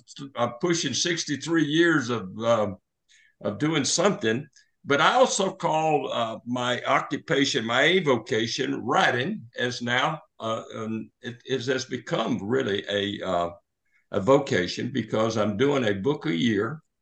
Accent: Alabama, United States; I grew up in the South. It didn't take long to listen to me to know where I grew up, but I grew up in South Alabama in the era of segregation.

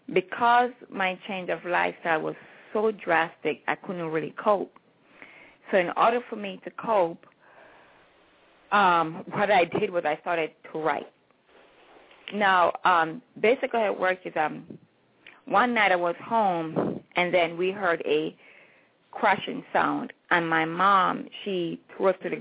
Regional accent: Falmouth, Trelawny, Jamaica; now in New York, United States; But that's because I was raised in Falmouth in the parish of Trelawney.

